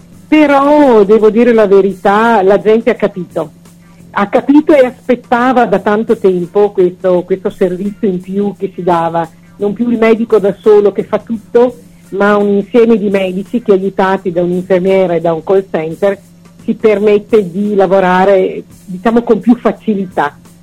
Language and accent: Italian; Montebello, Veneto, Italy; procedendo al mio lavoro a Montebello, che è il mio paese ed è il paese dove sono nata, tra l'altro, non solo dove abito, ma anche dove sono nata.